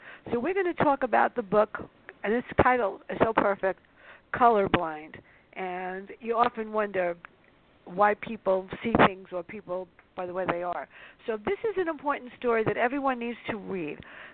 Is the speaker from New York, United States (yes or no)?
yes; New York City, New York, United States; because that's how I was taught, growing up in the South Bronx.